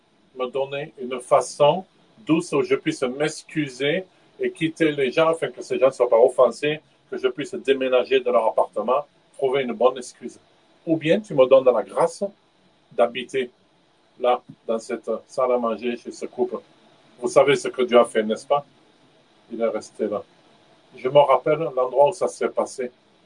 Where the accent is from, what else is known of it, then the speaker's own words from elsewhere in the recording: Finland; moved away; also born or lived in Kazakhstan; Je viens de Finlande, moi.